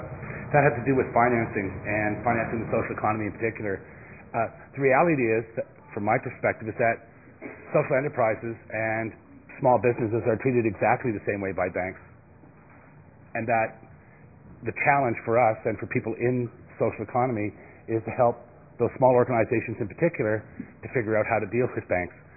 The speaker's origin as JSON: {"language": "English", "region": "Nova Scotia", "country": "Canada", "said": "I'm from Subnode 3 and from Nova Scotia."}